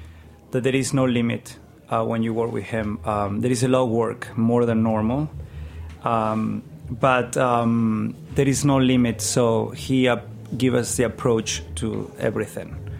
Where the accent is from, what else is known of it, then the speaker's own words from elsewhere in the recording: Jáchal, San Juan, Argentina; English is a second language; In my case, I come from Hachal, San Juan, Argentina. I'm going to Mendoza, which is like 2 hours. And my first job was with him when I was 18, so I never knew other way. I never been in Buenos Aires before.